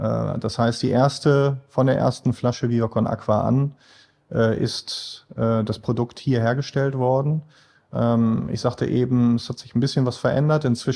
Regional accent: Essen, North Rhine-Westphalia, Germany; Wohnt tue ich sogar im Ruhrpott in Essen. Ja. Also man könnte sagen, im weiteren Sinne Nordrhein-Westfalen ist schon meine Heimat.

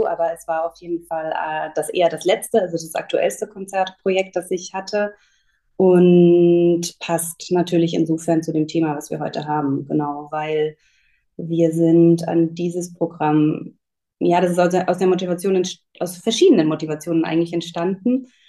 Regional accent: Augsburg, Bavaria, Germany; moved away as an adult; now in Berlin, Germany; Ich komme ursprünglich aus Augsburg, bin da geboren und aufgewachsen und habe dann an verschiedenen Musikhochschulen studiert, also über Nürnberg, Leipzig, Venedig und am Ende dann Berlin, wo ich dann auch geblieben bin und jetzt schon seit mehreren Jahren lebe.

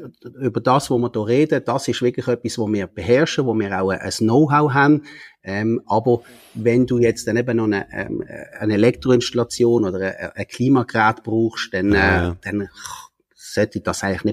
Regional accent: Basel, Switzerland; Ich komme aus der Region Basel, genauer gesagt, wo ich mit meiner Familie in meinen Banken. Ich bin 43 Jahre alt, ich bin verheiratet

